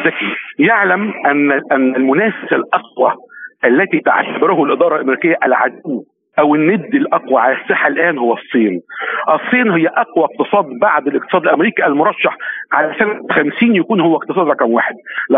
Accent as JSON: {"language": "Arabic", "country": "Egypt", "said": "بصفتي مواطن مصري هذا الأمر لا يعنينا"}